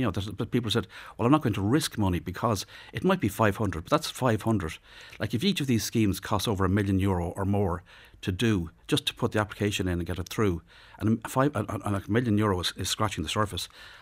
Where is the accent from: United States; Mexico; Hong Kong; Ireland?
Ireland; Leinster; Like, I'm from Meath originally.